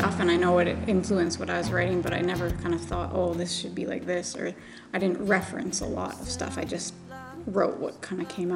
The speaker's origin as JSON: {"language": "English", "country": "Canada", "tie": "born or raised there", "said": "As a Canadian, you really can't, you know, have grown up in Canada at my age"}